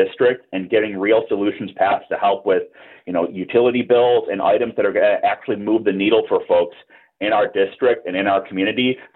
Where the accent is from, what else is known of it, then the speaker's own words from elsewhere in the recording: Cheektowaga, New York, United States; So I'm born and raised in the district. I grew up in South Cheektowaga. I live in Lancaster now.